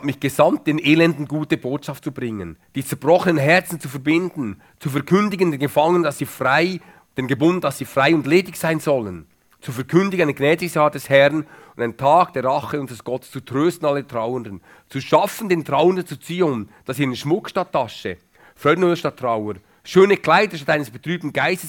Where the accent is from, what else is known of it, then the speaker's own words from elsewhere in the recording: Bern, Switzerland; Ich bin ein Berner, hat es gemerkt.